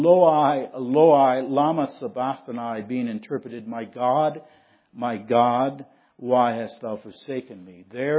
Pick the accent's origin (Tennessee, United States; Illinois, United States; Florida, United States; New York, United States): Illinois, United States; South Holland; I remember, as a boy in South Holland, growing up in South Holland